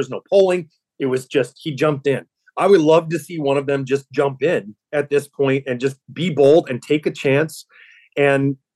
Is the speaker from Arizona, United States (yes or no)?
yes; Arizona, United States; it would have been an honor and a privilege to serve representing my home state of Arizona in the United States House of Representatives.